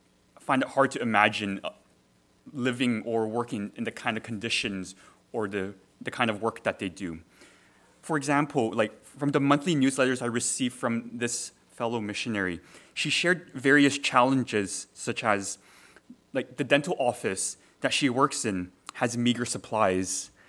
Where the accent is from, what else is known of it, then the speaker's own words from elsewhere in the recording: Toronto, Ontario, Canada; There is a missionary I know from my home church or from the church I grew up in Toronto